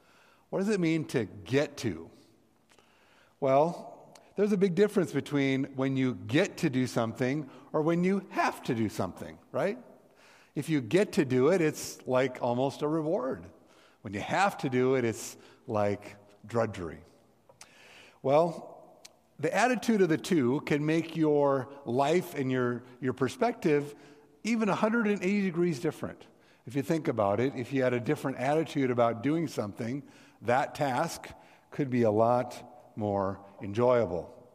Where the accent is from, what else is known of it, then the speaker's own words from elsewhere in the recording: Montana, United States; But for me, growing up in Montana, it was a wonderful exposure to a life I'd never even imagined